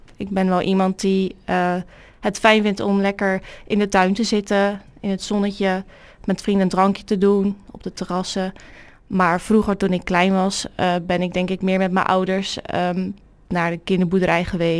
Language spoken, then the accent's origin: Dutch; Krimpen aan den IJssel, South Holland, Netherlands; En dat mijn jeugd in Krimp van de IJssel in ieder geval heel erg leuk was.